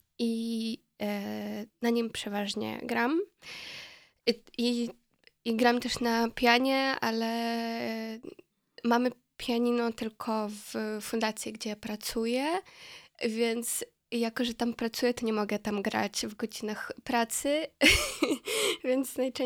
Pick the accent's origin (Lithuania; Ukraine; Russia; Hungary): Ukraine; Khmelnytskyi, Khmelnytskyi Oblast; Polish is a second language; moved away as an adult; now in Wrocław, Poland; Pochodzę z miasta, które się nazywa Chmielnicki. Znajduje się pomiędzy Lwowem a Kijowem. Tak, jest gdzieś pomiędzy 400 kilometrów od Lwowa, 400 kilometrów od Kijowa. I przyjechałam do Polski na studia, na polonistyczne.